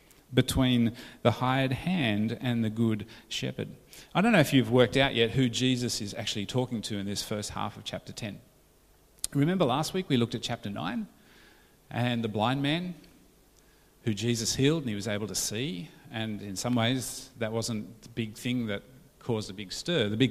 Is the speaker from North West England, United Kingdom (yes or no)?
no; Scotland, United Kingdom; accent: Scottish; Highland cows, sorry, my Scottish accent got in the way.